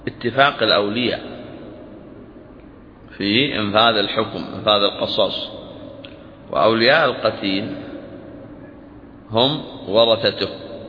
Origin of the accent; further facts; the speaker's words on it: Saudi Arabia; كما هو جاري العمل عليه عندنا في المملكة العربية السعودية